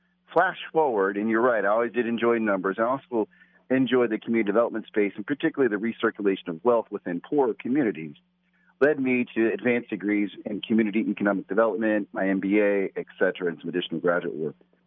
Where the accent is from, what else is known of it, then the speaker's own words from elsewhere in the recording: Dayton, Ohio, United States; I'm a Midwestern kid. I grew up in the Rust Belt, Dayton, Ohio. And my mother went to eighth grade. My father was a toolmaker.